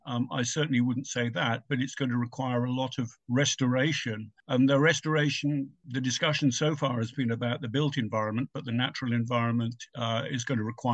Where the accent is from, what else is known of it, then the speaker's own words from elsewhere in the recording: United Kingdom; now in United States; I speak as a Brit here, not as an American